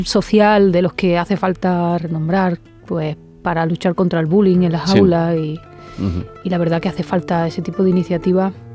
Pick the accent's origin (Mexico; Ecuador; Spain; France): Spain; Region of Murcia; Soy murciana. Hija de padre jerezano. O sea, al final he pasado muchísimo tiempo en Jerez. Mi abuelo también era jerezano. Bueno, mi abuelo nació en Cádiz, pero se crió en Jerez. Y he pasado mucho tiempo en Jerez.